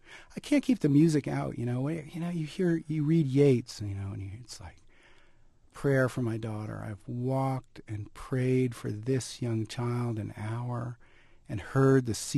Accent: Brooklyn, New York, United States; So I grew up in Brooklyn Heights, which is, it's a genteel neighborhood above the piers, right across from the financial district in Brooklyn.

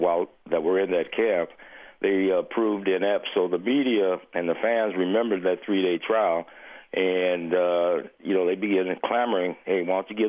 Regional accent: Omaha, Nebraska, United States; the lessons I learned growing up in Omaha, Nebraska, getting an opportunity in college to play the position

